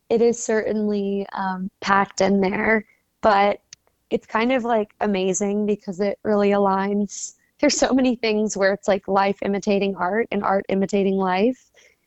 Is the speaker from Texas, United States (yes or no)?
yes; Dallas, Texas, United States; I think our last stop is in Dallas, which is my hometown